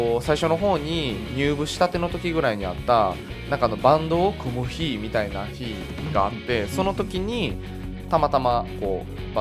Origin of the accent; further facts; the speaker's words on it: Neyagawa, Osaka, Japan; 寝屋川出身なんですって言うてまいますね、いちいち。